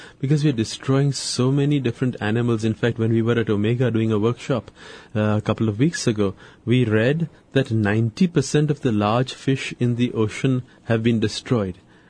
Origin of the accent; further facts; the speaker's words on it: India; I was brought up in India, but not as a regular Indian, but as a Parsi.